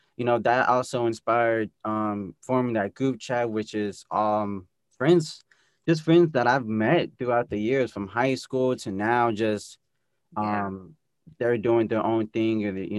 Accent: Columbus, Ohio, United States; born there; also born or lived in Cincinnati; I was born I was born in Columbus, Ohio, at the OSU Medical Center. I lived in Cincinnati.

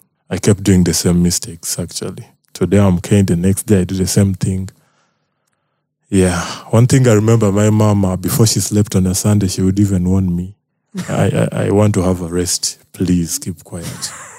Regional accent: Kasokoso, Central Region, Uganda; I'm a Musoga. I come from Kasokoso. Yeah, Kasokoso.

